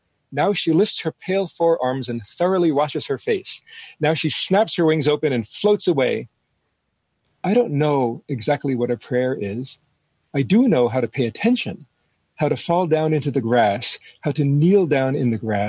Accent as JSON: {"language": "English", "town": "New York City", "region": "New York", "country": "United States", "tie": "born or raised there", "said": "You know, I grew up in Manhattan"}